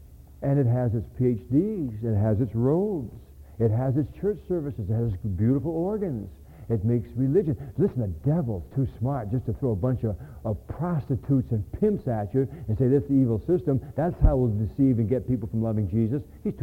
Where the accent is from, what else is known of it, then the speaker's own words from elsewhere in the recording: New England, United States; Sorry, I'm from New England. We're going to eat shrimp.